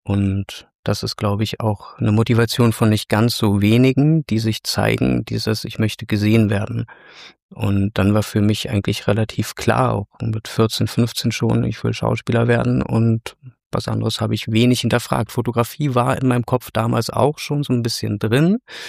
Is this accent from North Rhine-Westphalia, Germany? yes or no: no; Baden-Baden, Baden-Württemberg, Germany; also born or lived in Potsdam; Ich bin in Potsdam geboren, habe dann in Baden-Baden gewohnt und da dann auch am Baden-Badener Theater Musical gespielt.